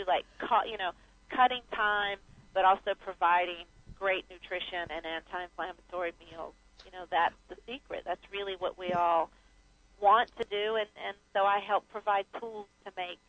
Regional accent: North Carolina, United States; I never ate them growing up in North Carolina for some reason, we didn't eat them, but it's my favorite.

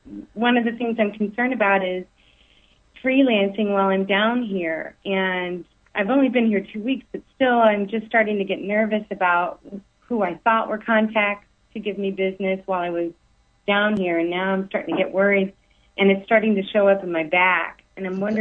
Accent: Chicago, Illinois, United States; now in Costa Rica; I was from Chicago, and one of the things I wanted to do to change my life was to move and learn Spanish, and here I am.

